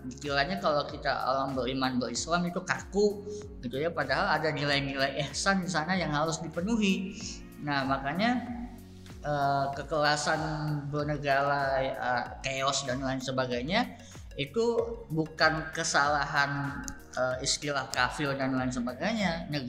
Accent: Bukittinggi, West Sumatra, Indonesia; Bukit Tinggi, saya orang Bukit Tinggi.

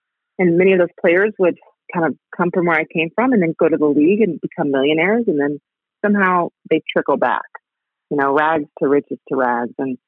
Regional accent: Oklahoma, United States; You know, I'm from Oklahoma, and so I would not miss this interview for the world.

